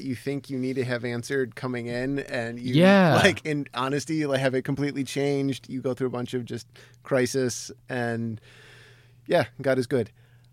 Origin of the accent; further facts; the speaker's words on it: Algonquin, Illinois, United States; So I'm from the north side, about 50 miles north of downtown, a town called Algonquin. It's where I grew up most of the adolescent years.